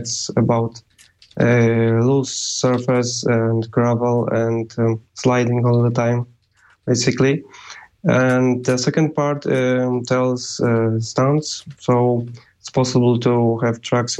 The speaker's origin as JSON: {"language": "English", "town": "Krakow", "region": "Lesser Poland", "country": "Poland", "said": "I'm from Poland, Krakow."}